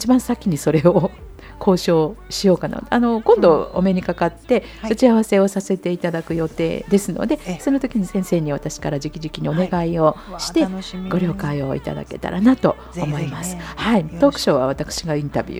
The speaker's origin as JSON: {"language": "Japanese", "region": "Kansai", "country": "Japan", "accent": "Kansai", "said": "私たち、ね、関西出身なの で"}